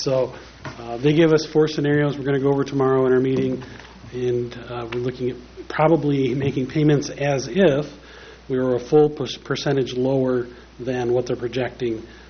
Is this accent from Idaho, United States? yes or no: no; East Bay, Michigan, United States; So East Bay, my hometown, is at $727 million in equalized or SEV value.